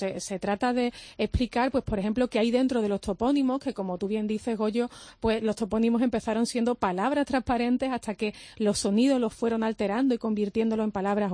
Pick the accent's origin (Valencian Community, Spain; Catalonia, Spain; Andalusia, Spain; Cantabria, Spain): Andalusia, Spain; de dónde sale eso del yeísmo, que digamos calle y no calle, como dicen por ejemplo en mi pueblo sevillano.